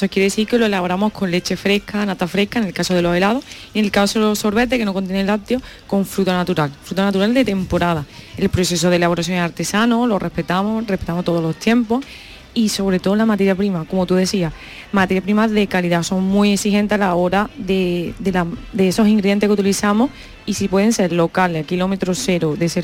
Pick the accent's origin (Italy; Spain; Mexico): Spain; Estepa, Andalusia; Y claro, como somos de Estepa, pues también hacemos helado de mantecado